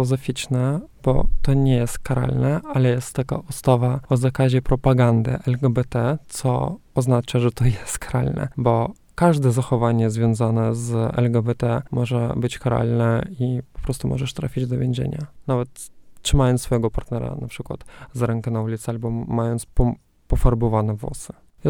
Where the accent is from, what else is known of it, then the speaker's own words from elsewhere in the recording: Russia; Polish is a second language; I teraz kobiety w Rosji, na przykład moja mama, ja w ogóle się wychowałam w takiej rodzinie, gdzie kobiety są dosyć twarde, takie męskie